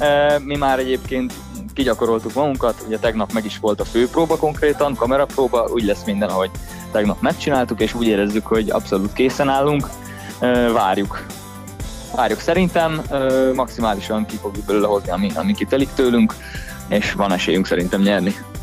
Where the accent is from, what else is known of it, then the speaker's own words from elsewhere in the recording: Budapest, Hungary; mi a Tomival mind a ketten kőbányaiak vagyunk, a dobosunkkal